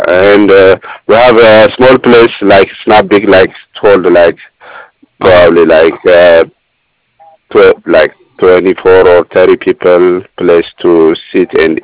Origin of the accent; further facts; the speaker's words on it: Ethiopia; I'm from Ethiopia, by the way, and so we have all the, you know, spice food.